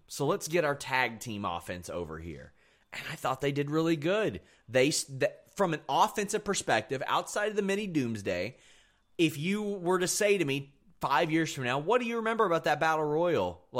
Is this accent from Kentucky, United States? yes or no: yes; Kentucky, United States; I'm from Kentucky, so a lot of people think that I like country music.